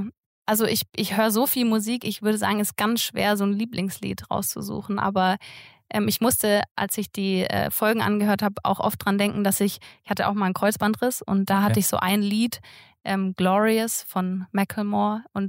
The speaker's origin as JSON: {"language": "German", "town": "Böblingen", "region": "Baden-Württemberg", "country": "Germany", "tie": "born or raised there", "said": "Ich komme aus Böblingen, bin da aufgewachsen."}